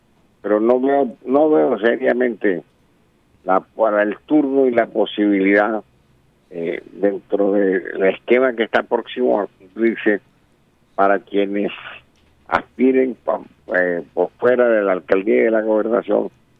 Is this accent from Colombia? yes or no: yes; Barranquilla, Atlántico, Colombia; a mí me parece, como barranquillero y como atlanticense